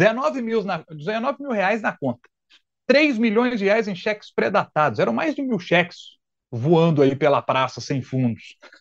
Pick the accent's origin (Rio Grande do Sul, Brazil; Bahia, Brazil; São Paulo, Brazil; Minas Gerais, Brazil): Minas Gerais, Brazil; Matozinhos; eu sou de Matosinhos, que é uma cidade que fica a 50 quilômetros de BH.